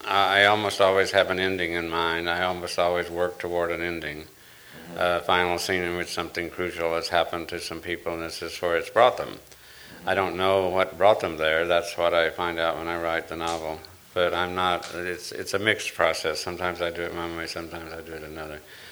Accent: Texas, United States; now in Tucson, United States; I have a few people in my family, my hometown, the young ladies who run my bookshop. But I'm not much. I go to my hometown once a month, maybe, or something like that. Otherwise, I live in Tucson.

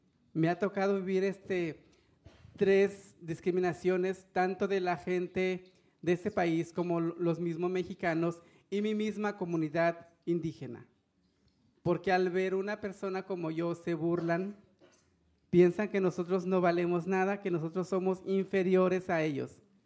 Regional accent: Oaxaca, Mexico; me ha dado esa libertad que quizás en mi pueblo no hubiera encontrado por el machismo, por discriminación que existe todavía en Oaxaca, especialmente en el Valle de Tlacolula.

